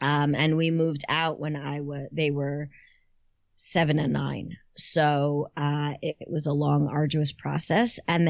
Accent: United States; Ultimate Stepford wife in a small Jewish community that I grew up in right outside of New York City.

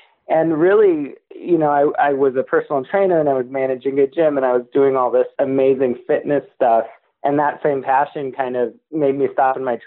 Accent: Silver City, New Mexico, United States; growing up in Southwest New Mexico and Silver City.

